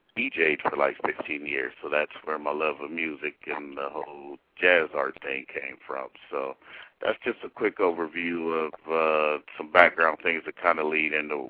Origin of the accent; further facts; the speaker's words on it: Columbus, Ohio, United States; I'm from Columbus, Ohio, 45 years old, been here for quite a while.